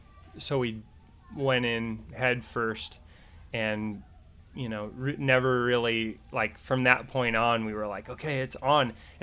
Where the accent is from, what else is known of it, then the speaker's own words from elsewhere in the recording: Ojai, California, United States; We grew up in Ojai, California, so it's not that far away from the industry.